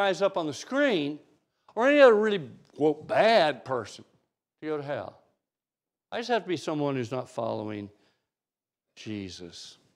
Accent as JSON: {"language": "English", "town": "Wichita", "region": "Kansas", "country": "United States", "tie": "born or raised there", "said": "My dad, I grew up in Wichita, Kansas, the West Douglas Church of Christ, my home congregation."}